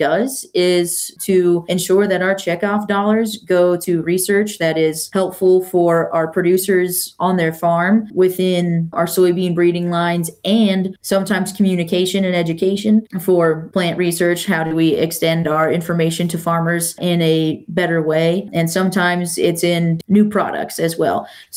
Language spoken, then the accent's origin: English; Ohio, United States; I grew up in Dark County on a 1,200-acre row crop farm.